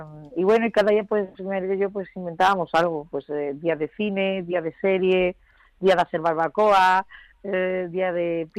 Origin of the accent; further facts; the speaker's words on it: Spain; tuve la posibilidad de poder promocionar mi álbum aquí, en mi tierra, en España.